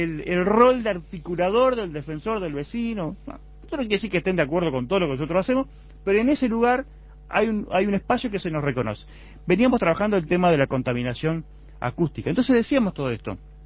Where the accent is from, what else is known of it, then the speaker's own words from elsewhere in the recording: Uruguay; somos uruguayos